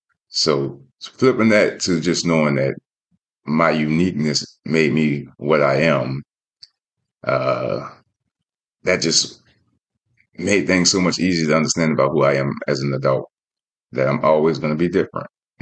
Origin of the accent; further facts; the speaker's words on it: New Orleans, Louisiana, United States; because I'm from New Orleans. So in New Orleans, the band, shit, that's bigger than being a football player, basketball player, essentially, because we love music.